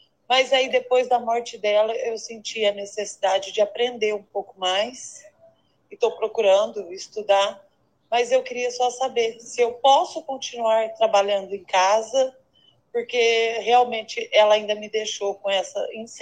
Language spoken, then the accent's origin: Portuguese; São Paulo, Brazil; sou aqui do interior de São Paulo.